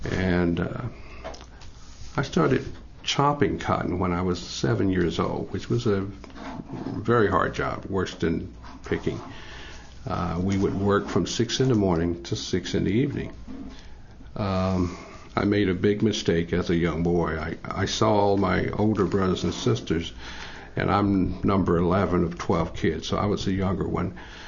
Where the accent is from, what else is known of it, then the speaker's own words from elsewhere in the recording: Missouri, United States; I just wanted to share a little bit about what my life was like as a young person growing up in the Boot Hill, Southeast Missouri